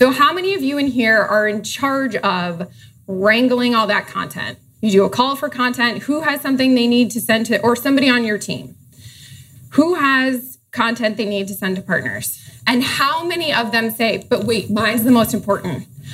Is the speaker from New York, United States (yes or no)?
no; Boston, Massachusetts, United States; now in Boulder, United States; I'm originally from Boston, so tonight, if we're anywhere near the happy hour, I'll start dropping my ass. And I currently live in Boulder, Colorado